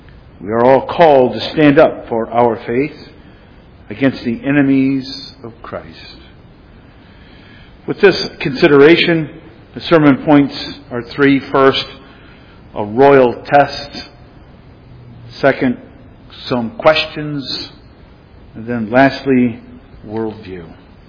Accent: Michigan, United States; Now, we're from Michigan originally.

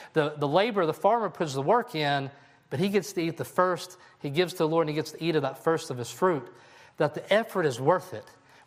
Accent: Harding, Kentucky, United States; We had a girl at our camp a few years ago from my hometown of Harding, Kentucky, and her parents have a huge watermelon farm.

